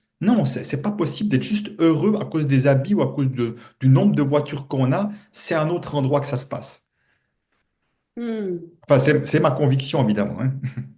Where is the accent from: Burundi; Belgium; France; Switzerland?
Switzerland; dimanche chez nous en Suisse, c'était la fête des mères